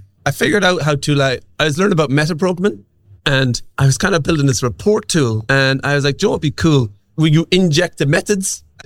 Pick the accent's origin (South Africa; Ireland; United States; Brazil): Ireland; they found out I'm Irish and I swear quite a bit.